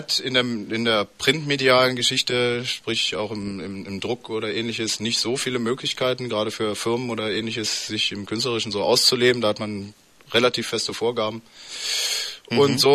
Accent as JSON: {"language": "German", "town": "Göttingen", "region": "Lower Saxony", "country": "Germany", "said": "Ich komme aus Göttingen."}